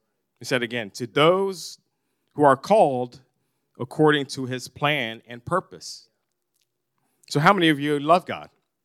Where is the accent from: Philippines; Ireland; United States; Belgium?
Philippines; I'm Filipino.